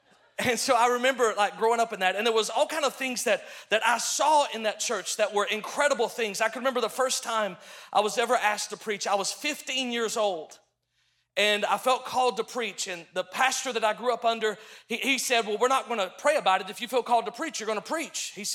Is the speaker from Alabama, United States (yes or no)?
yes; Alabama, United States; I grew up in Alabama in a small town.